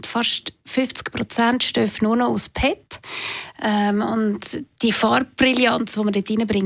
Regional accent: Switzerland; also bei uns in der Schweiz sieht man ja eigentlich immer den beigen Stuhl

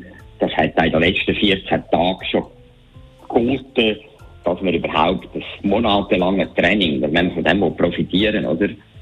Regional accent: Zurich, Switzerland; Ja, ich bedauere es heute, dass ich als Zürcher den Zürich-Marathon nie gelaufen bin.

